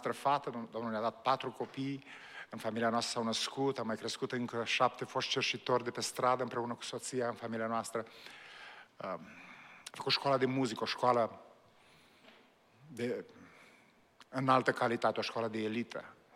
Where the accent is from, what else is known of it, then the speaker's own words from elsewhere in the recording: Bucovina, Romania; Eu vin din Bucovina, am copilărit în Bucovina